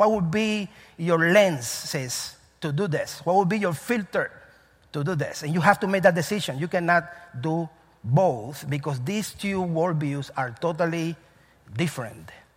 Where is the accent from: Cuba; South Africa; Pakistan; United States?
Cuba; English is a second language; So for a second, remember that I'm from Cuba and I have an accent.